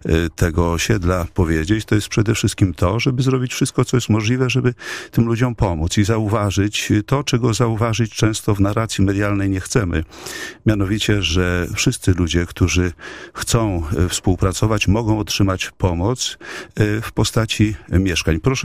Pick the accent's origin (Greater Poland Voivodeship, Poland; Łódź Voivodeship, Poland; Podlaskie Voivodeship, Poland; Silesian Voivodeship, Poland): Greater Poland Voivodeship, Poland; Poznań; jesteśmy jako poznaniacy dumni z tego, że mamy największe skarby dziedzictwa kulturowego i religijnego.